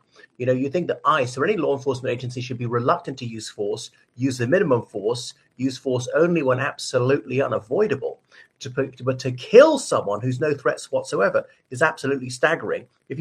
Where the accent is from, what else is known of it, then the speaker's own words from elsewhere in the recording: Ireland; from Ireland.